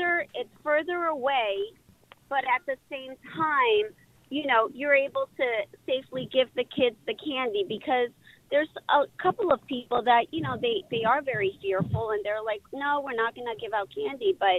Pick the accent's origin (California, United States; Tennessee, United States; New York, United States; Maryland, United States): New York, United States; Bronx; now in New Jersey, United States; I'm born and raised in the Bronx, so I know what trick-or-treating is like in New York. And now I'm in New Jersey on the other side of, the Rio Grande there.